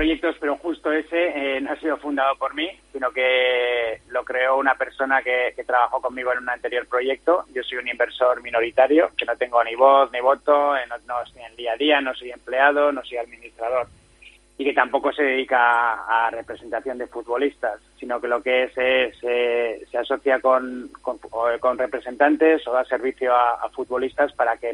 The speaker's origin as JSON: {"language": "Spanish", "town": "Bilbao", "region": "Basque Country", "country": "Spain", "said": "simplemente lo hice porque soy de Bilbao y no quería ningún conflicto aquí"}